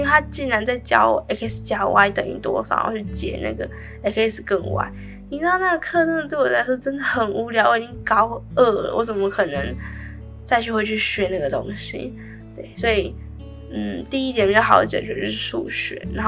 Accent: Taiwan; 我讲出来的英文就是我在台湾学到的英文的，有差到这么多吗？我是超自我怀疑的，我想说我在台湾也成绩也没烂到那个地步，然后我在台湾也不至于到被人家说英文很差

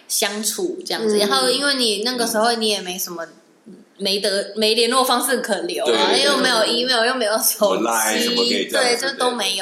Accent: Taiwan; 我们都在台湾长大嘛

